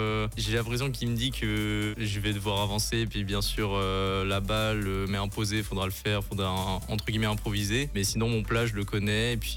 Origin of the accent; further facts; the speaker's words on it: Yverdon, Vaud, Switzerland; j'ai 21 ans et je viens d'Yverdon.